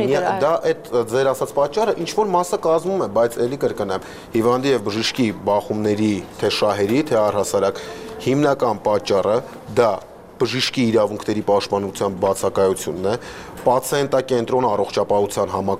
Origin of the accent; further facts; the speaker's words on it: Yerevan, Armenia; ես անձամբ շատ մեծ սեր ունեմ Երևանի նկատմամբ, ես ծնվել եմ Մեծածել եմ այստեղ եւ պատրաստվում եմ այստեղ մնալ